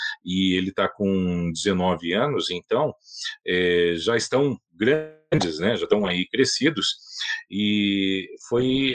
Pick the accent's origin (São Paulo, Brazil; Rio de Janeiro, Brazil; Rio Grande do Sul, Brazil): Rio Grande do Sul, Brazil; Porto Alegre; also born or lived in Santa Maria; Lá no Rio Grande do Sul, eu sou gaúcho, né? Eu nasci em Porto Alegre, mas eu morei muito tempo em Santa Maria, né? No interior do Rio Grande do Sul.